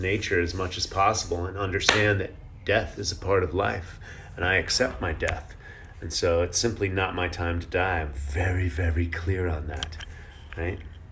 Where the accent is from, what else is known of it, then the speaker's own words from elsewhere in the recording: Maine, United States; I'm a psycho chicken hailing from Maine. Yeah! New England. I was born in New England.